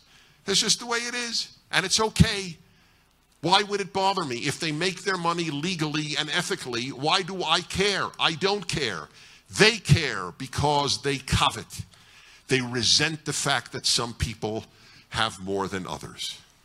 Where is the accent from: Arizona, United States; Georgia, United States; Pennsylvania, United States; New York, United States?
New York, United States; Brooklyn; I grew up in Brooklyn, New York, in the middle of the middle of the middle class.